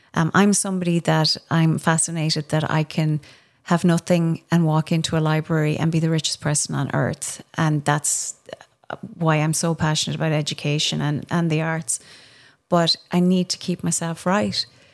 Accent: Ireland; And I'd say, I'm a conductor and I'm Irish. Of course I have terrible poker face. We speak with our faces, you know?

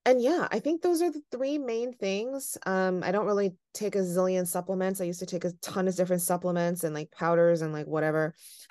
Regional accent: San Francisco, California, United States; I will say that I grew up in the city. So I grew up in San Francisco, right? So that's a city in itself, very diverse.

